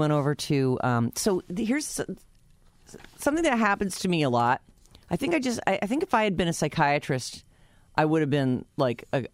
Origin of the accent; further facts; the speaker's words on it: East Coast, United States; we find out we're both from the East Coast or whatever.